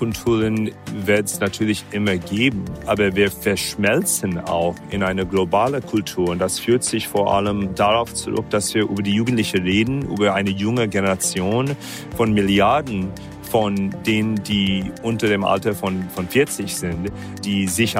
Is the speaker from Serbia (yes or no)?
no; United Arab Emirates; German is a second language; also born or lived in India / United States / Germany; now in Singapore; in Indien geboren, in den Vereinigten Arabischen Emiraten sowie die USA und teilweise auch sogar Deutschland aufgewachsen, wohne zurzeit in Singapur